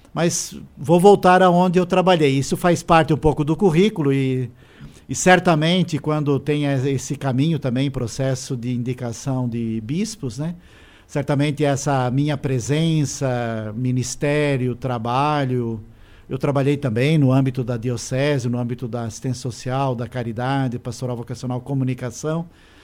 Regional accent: Forquilhinha, Santa Catarina, Brazil; Então, eu sou natural da Sanga do Engenho, hoje município de Forquilinha.

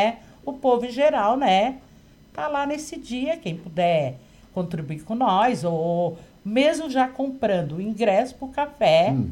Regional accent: Tubarão, Santa Catarina, Brazil; que eu sou natural de Tubarão, né?

